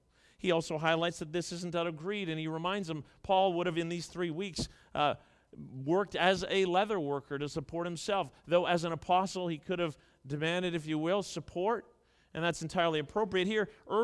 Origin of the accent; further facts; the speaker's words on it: Toronto, Ontario, Canada; I grew up in Toronto.